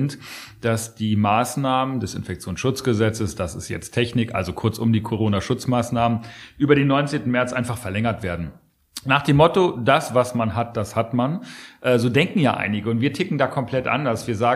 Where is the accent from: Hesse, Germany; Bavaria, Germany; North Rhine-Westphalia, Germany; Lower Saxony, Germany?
Lower Saxony, Germany; ich komme ja aus Niedersachsen, das ist ein wichtiges Agrarland in Deutschland. In meiner Region, dem Oldenburger Land, ist die Land- und Ernährungswirtschaft der Wirtschaftszweig Nummer 1.